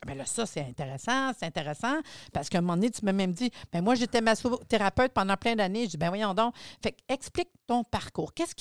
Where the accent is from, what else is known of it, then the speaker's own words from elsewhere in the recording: Laval, Quebec, Canada; Puis je dis « Ah, je suis de Laval! »